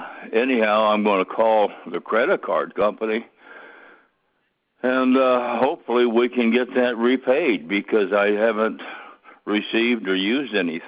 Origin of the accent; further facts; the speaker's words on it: Utica, Nebraska, United States; I'm from Utica, Nebraska, zip code 68456.